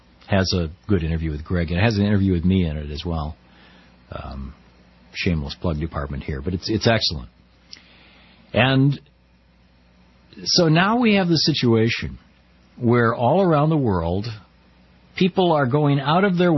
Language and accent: English; United States; I was welcomed, embraced as an American.